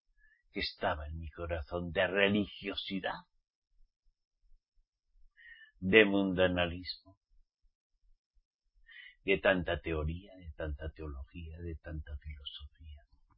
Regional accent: Basque Country, Spain; Pero a la vez soy israelita redimido por la sangre de Yahshua. Pero soy español. Al menos mi papá y mi mamá me parieron en España. Y soy vasco.

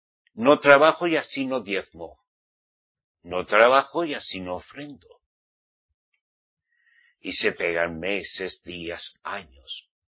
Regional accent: Spain; soy español

